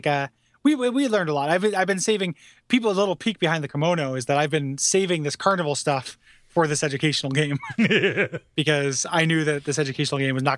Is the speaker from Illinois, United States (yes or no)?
yes; Rockford, Illinois, United States; Well, I'm from Rockford, Illinois, where my first wife was from, and and was 45 minutes away from my hometown.